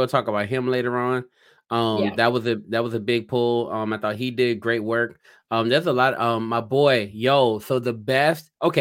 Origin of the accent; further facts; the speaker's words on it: Louisiana, United States; Like, I'm from Louisiana.